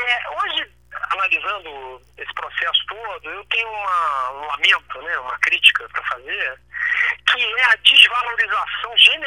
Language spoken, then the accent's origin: Portuguese; Niterói, Rio de Janeiro, Brazil; eu sou de Niterói, né? Eu sou nascido e criado em Niterói.